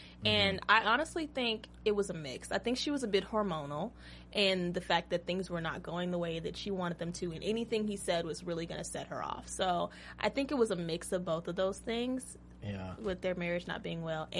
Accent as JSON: {"language": "English", "region": "Texas", "country": "United States", "said": "I mean, I would love to go horseback riding, even though I'm from Texas and everyone stereotypes us and says we have horses."}